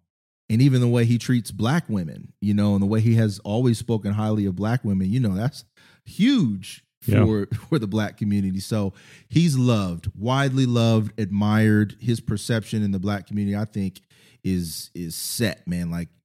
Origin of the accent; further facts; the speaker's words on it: Ohio, United States; I grew up in Ohio, Midwest perspective.